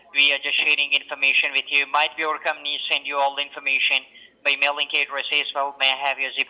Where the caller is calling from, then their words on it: Washington, United States; Sir, I'm calling you from Washington, the state of Washington.